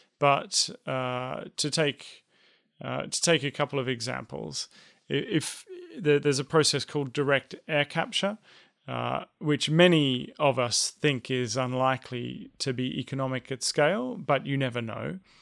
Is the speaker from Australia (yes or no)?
yes; Australia; I should have said an Australian, as I'm one of them.